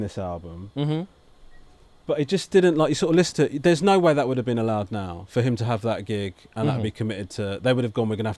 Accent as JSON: {"language": "English", "country": "United Kingdom", "said": "And we as British, like, for example, well, as British comedy fans"}